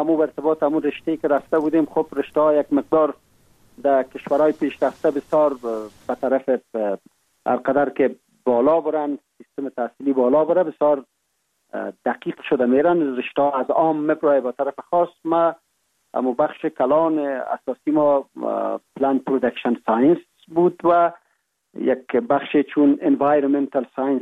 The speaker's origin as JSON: {"language": "Persian", "region": "Kapisa", "country": "Afghanistan", "tie": "born there", "said": "ما متولد سال 1347 ولسوالی سی اول کوهستان ولایت کاپیسا می باشیم و در یک فامیل روشن فکر دیده به جهان گشودیم"}